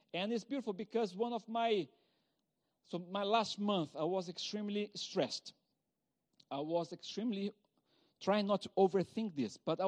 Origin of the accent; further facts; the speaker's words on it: Brazil; accent: Brazilian; English is a second language; As you know, my accent shows that I'm not British, I'm not French, I'm not Italian, I'm Brazilian.